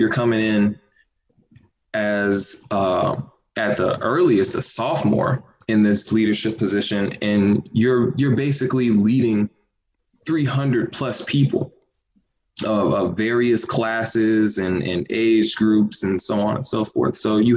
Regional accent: Miami Gardens, Florida, United States; coming from high school, people respected my high school band. I came from Carroll City, by the way

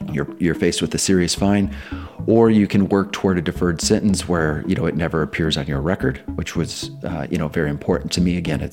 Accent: Waverly, Iowa, United States; You know, I'm a Midwesterner. I grew up in Waverly, Iowa. You know, life was great in Waverly.

